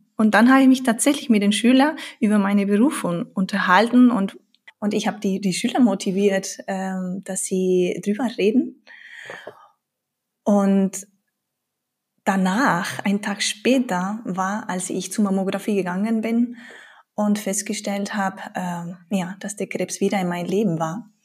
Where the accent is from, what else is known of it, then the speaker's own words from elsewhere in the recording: Spain; moved away as an adult; now in Germany; Ich bin in Spanien aufgewachsen und habe meinen Mann in Passau in meinem Erasmus-Studium, also an der Uni, kennengelernt.